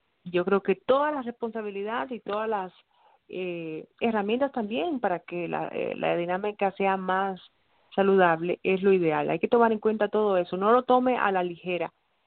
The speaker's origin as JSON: {"language": "Spanish", "country": "Dominican Republic", "said": "y nosotros somos dominicanos"}